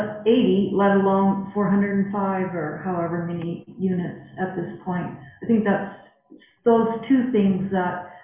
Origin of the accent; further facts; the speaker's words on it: Boulder City, Nevada, United States; and I'm originally from Boulder City, Nevada, which is right outside of Vegas.